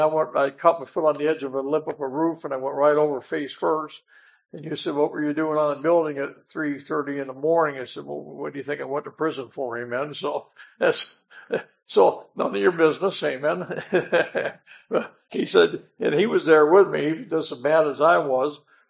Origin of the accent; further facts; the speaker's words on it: Ohio, United States; And I grew up in Ohio and Ohio State. I'm an Ohio State fan.